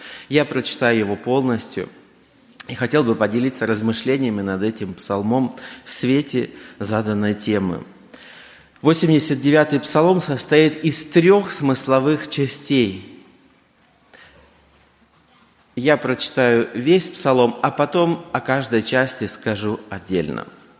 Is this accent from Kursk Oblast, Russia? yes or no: yes; Zheleznogorsk, Kursk Oblast, Russia; я из Железногорска, это Курская область, центр России, не географический, а административный условный центр.